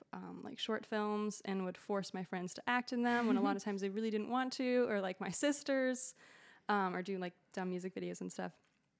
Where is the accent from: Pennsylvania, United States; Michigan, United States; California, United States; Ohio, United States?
Michigan, United States; But yeah, I was born and raised in Michigan and now I live here